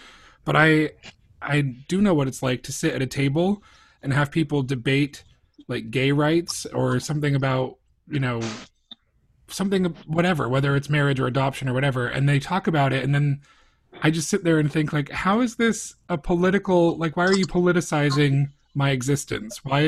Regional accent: New Hampshire, United States; I'm from New Hampshire. I'm a white boy from New Hampshire, which is one of the whitest states in the country.

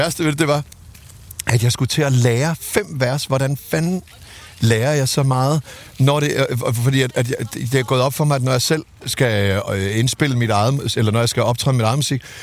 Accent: Zealand, Denmark; Jeg voksede op på Lolland, der var sgu ikke nogen, der havde et videokamera.

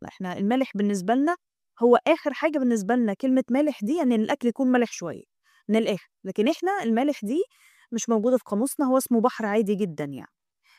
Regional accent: Alexandria, Alexandria Governorate, Egypt; وأنا اسكندرانية، وفي ناس عارفة إن أنا اسكندرانية

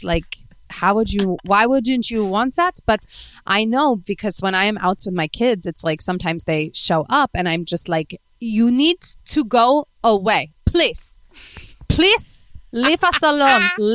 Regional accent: Spain; Because I'm from España and I have warm blood.

